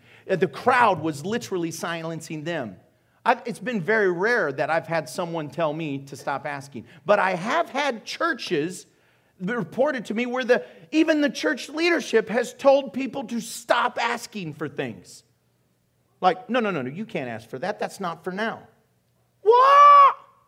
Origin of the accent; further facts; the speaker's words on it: St. Louis, Missouri, United States; That's one time, growing up in St. Louis, man, you don't mess with some angry mamas.